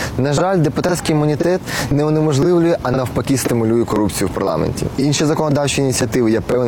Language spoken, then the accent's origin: Ukrainian; Kyiv, Ukraine